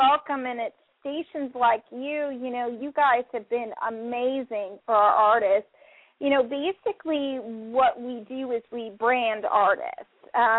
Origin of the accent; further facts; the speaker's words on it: New York, United States; I am from New York. It's so funny. I'm headed, you know, south. I'm never looking back.